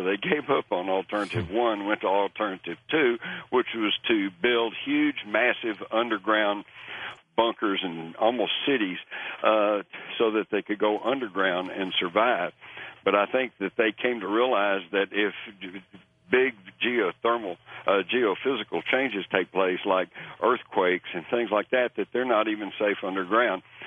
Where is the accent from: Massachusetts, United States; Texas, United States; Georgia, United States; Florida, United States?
Texas, United States; I grew up in Texas. We all took guns to school.